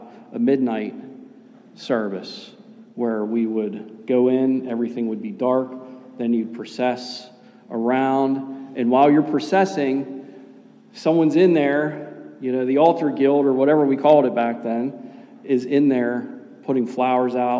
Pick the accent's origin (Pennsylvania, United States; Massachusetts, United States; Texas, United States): Pennsylvania, United States; Pittsburgh; accent: Pittsburgh; Sorry about my Pittsburgh accent. I have a hard time with that. I grew up Russian Orthodox, and we just called everything Holy Thursday, Good Friday.